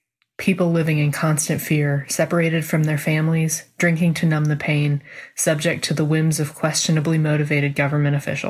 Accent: Toledo, Ohio, United States; And not just because I, like Klinger, am experiencing an inexplicable longing for my hometown, Toledo, Ohio.

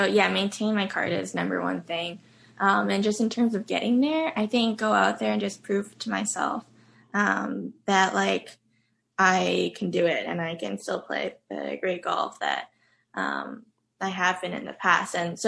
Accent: Canada; it's not even just like being a Canadian that like you get so much support

